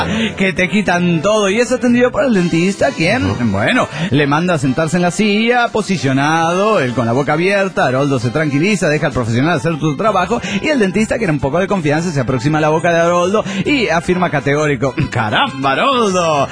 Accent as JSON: {"language": "Spanish", "town": "Guaymas", "region": "Sonora", "country": "Mexico", "said": "de Guaymas, Sonora, México."}